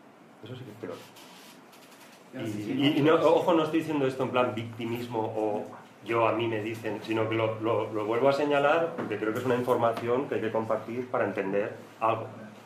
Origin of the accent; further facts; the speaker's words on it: Extremadura, Spain; En mi pueblo, yo soy del sur de Badajoz